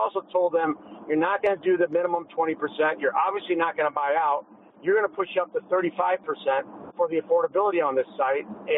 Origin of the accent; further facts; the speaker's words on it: Chicago, Illinois, United States; And as a Chicagoan, and that also complicated this fiercely as well.